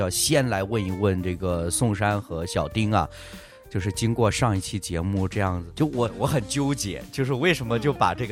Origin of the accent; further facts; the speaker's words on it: China; 当我作为一个中国人，我接受了基督教信仰之后